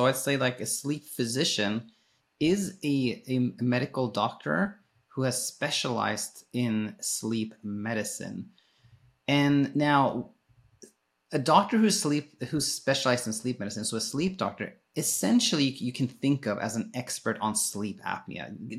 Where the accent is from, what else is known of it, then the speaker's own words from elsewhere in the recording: Sweden; I was actually born and raised in Sweden. My dad is Danish, my mom is Ethiopian